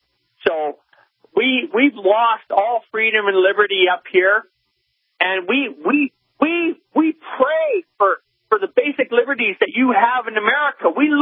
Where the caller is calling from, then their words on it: Canada; I mean, I'm calling from Canada